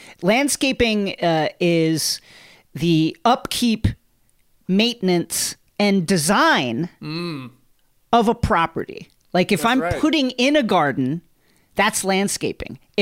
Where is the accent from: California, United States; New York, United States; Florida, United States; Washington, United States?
New York, United States; You know, he was my mayor. So that's, you know, I'm from New York, mm-hmm.